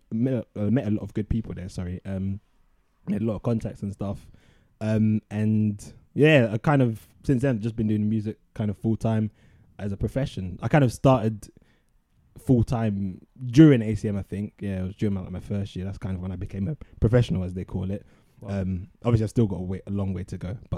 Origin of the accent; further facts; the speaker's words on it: Croydon, London, United Kingdom; So I was born in Croydon. That's where I've kind of lived all my life.